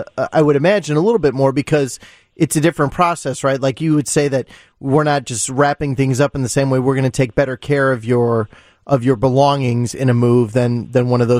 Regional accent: Munster, Indiana, United States; now in Illinois, United States; Yeah, I grew up in Northwest Indiana, so I know I grew up in Munster, right over the border, first exit when you cross in Indiana.

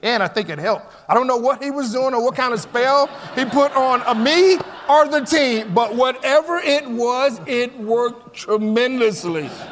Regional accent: Houston, Texas, United States; and it's in Houston, my hometown.

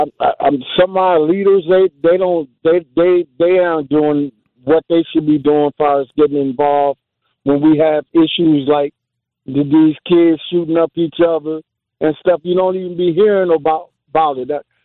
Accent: Brown Deer, Wisconsin, United States; also born or lived in Milwaukee; I mean, I grew up out there in Brown Deer anyway for about 7 years from age about 11 to about 19 or so.

